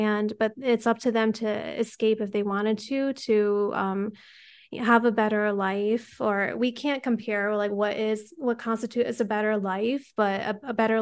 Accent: Rhode Island, United States; also born or lived in Modesto, California; and we were both born in Modesto, California. And then we were raised in Rhode Island after.

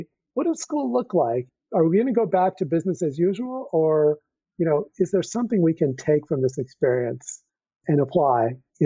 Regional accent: Santa Monica, California, United States; also born or lived in Hollywood; As you know, I grew up in Santa Monica, and my parents moved there in the 70s to escape the hot summers of Los Angeles. We lived in Hollywood at the time before we moved to Santa Monica.

